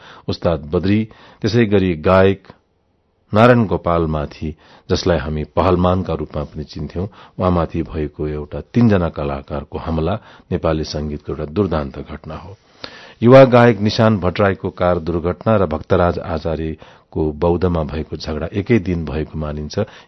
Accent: Dehradun, Uttarakhand, India; also born or lived in Syangja, Nepal; स्याङ्जामा जन्मेर देहरादूनमा हुर्किए पनि

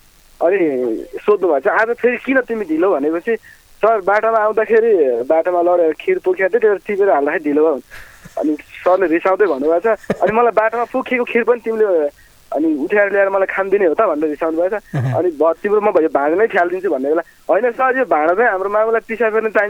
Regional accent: Barahatal, Karnali Province, Nepal; हजुर मेरो घर सुर्खेतमै हो.

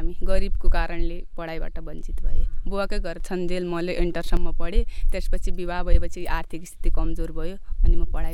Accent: Gokuleshwar, Sudurpashchim Province, Nepal; मेरो घर चाहिँ दैजी छ, बसन्थला, अनि मेरो जन्मस्थान बैतडीको श्री गोकुलेश्वर भन्ने ठाउँमा भएको हो। मेरो जन्म 2047 साल मङ्सिर 9 गतेको थियो।

